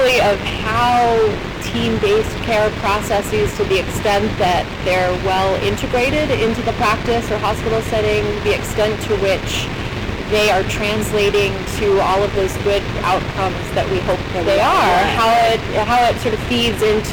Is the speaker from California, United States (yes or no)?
yes; California, United States; also born or lived in San Francisco Bay Area; I'm originally from Sonoma County, California, so that's just about 45 minutes north of Berkeley